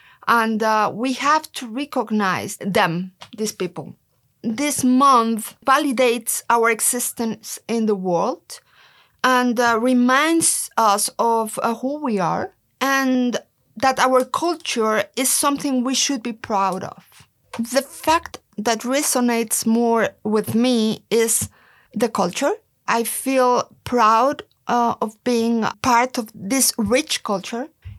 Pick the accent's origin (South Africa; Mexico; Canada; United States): Mexico; As a Mexican, I grew up in Mexico. I never celebrated this month.